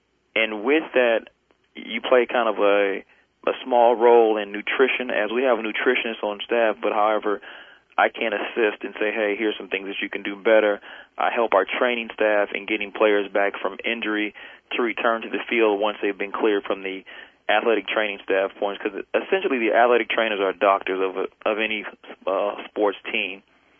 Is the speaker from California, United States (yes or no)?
no; Detroit, Michigan, United States; My first 7 with my hometown team, Detroit Lions